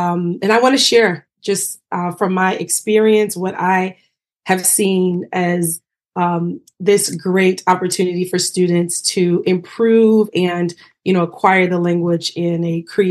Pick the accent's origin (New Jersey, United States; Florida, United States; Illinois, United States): Illinois, United States; Chicago; I am originally from Chicago. I teach in Chicago.